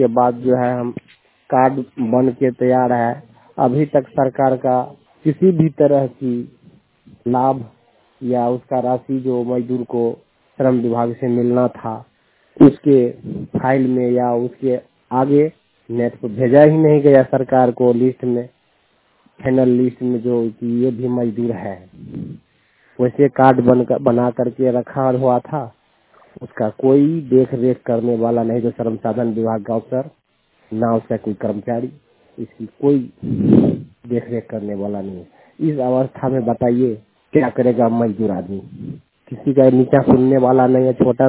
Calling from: Madhepura, Bihar, India; मेरा जिला हुआ मधेपुरा, राज हुआ बिहार, मैं यहाँ से बोल रहा हूँ।

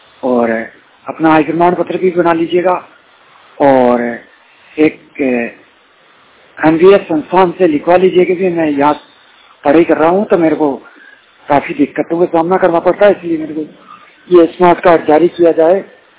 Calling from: Bhilwara, Rajasthan, India; राजस्थान भीलवाड़ा से बोल रहा हूँ।

